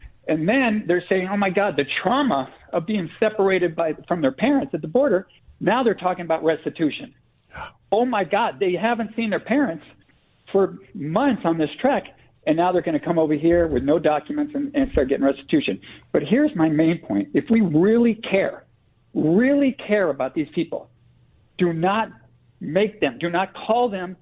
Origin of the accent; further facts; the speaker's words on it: Colombia; English is a second language; I'm from Colombia, so I'm South American.